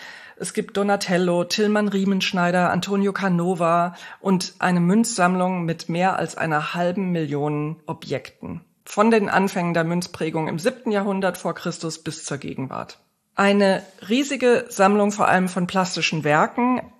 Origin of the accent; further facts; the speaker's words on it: Bad Homburg, Hesse, Germany; dem Saalburg-Museum bei Bad Homburg geschenkt, wo ich groß geworden bin.